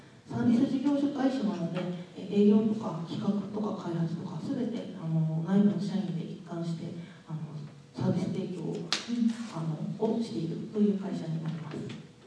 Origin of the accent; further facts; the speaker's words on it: Asahikawa, Hokkaido, Japan; moved away as an adult; also born or lived in Chiba; 私も北海道旭川市出身の土産校です。